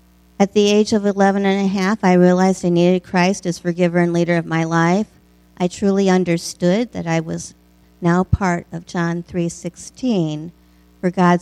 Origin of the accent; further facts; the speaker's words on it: Hinsdale, Illinois, United States; born there; I was born in Hinsdale, Illinois.